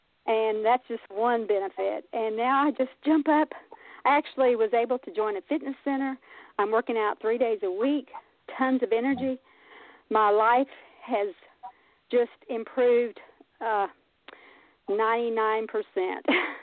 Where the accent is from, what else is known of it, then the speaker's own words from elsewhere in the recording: Butler, Alabama, United States; I'm from Butler, Alabama.